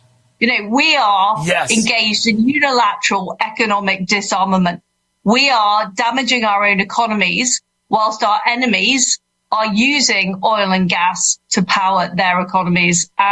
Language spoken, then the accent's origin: English; Oxford, South East England, United Kingdom; born there; And I was born in Oxford, England